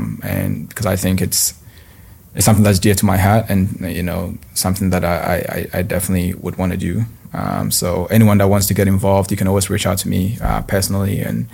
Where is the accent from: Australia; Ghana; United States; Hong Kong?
Ghana; moved away; growing up in Ghana, and I loved it. You know, I miss it a lot because I don't live there anymore